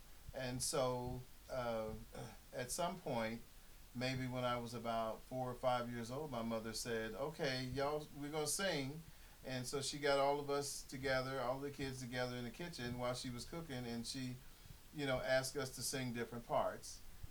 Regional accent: West Virginia, United States; I'm 47 years old, and I'm from Raleigh County, West Virginia.

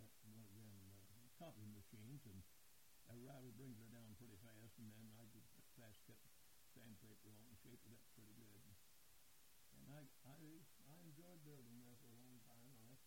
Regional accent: West Virginia, United States; born there; I was born in Wirt County.

